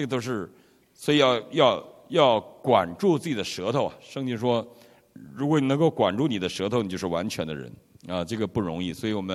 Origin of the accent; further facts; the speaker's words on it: Northeast China, China; 我们在我老家东北，我们的地不是地毯，我们也没有地板，我们是土地